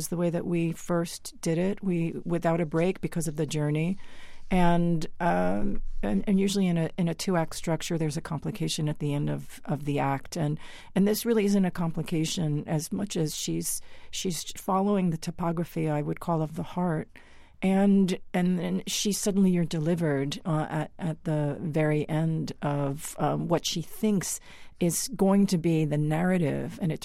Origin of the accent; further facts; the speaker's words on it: New York, United States; And I'm from Northern Long Island, and so not even Southern Long Island.